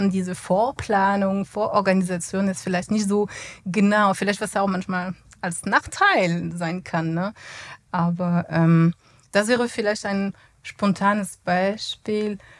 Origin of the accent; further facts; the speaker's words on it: France; German is a second language; now in Germany; weil als Französin wäre diese Frage nie möglich